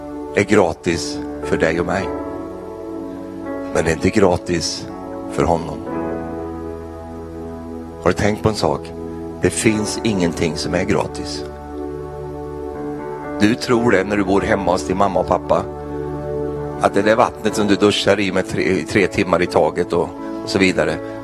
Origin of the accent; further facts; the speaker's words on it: Sweden; För vi svenskar säger ju inte så.